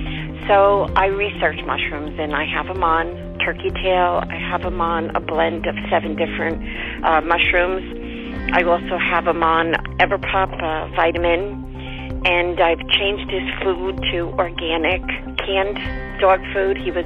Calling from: New Jersey, United States; I'm from New Jersey.

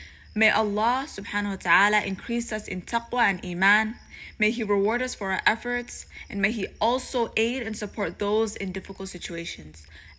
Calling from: Toronto, Ontario, Canada; I'm a listener from Toronto, Canada.

